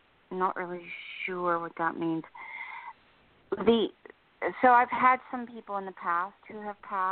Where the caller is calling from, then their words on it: New Jersey, United States; in New Jersey.